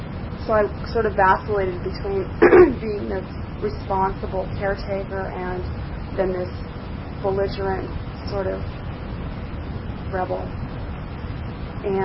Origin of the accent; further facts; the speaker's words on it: New York City, New York, United States; born there; Well, like I said, I was born in Brooklyn, New York.